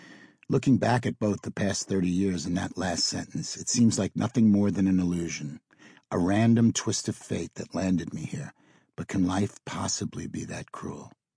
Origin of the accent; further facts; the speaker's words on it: New York, United States; stone's throw away to the Five Towns of Long Island, a place that is still very much a part of me, from my accent to my style